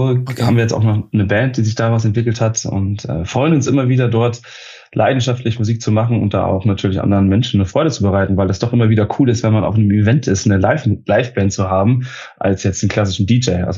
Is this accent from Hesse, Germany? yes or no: yes; Hesse, Germany; now in Hamburg, Germany; ich war bei der Polizei Hessen und komme auch aus Hessen. Ich komme aus Osthessen, aus der Nähe von Fulda und habe dann, wie gesagt, in Wiesbaden gelebt. Dann habe ich in Berlin gelebt und in Ravensburg studiert und seitdem, seit 2 Jahren jetzt auch noch in Hamburg.